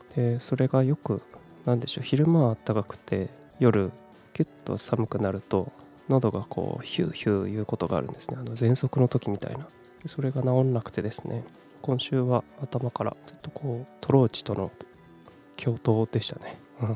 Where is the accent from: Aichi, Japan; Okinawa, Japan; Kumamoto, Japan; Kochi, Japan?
Kumamoto, Japan; born or raised there; also born or lived in Fukuoka / Tokyo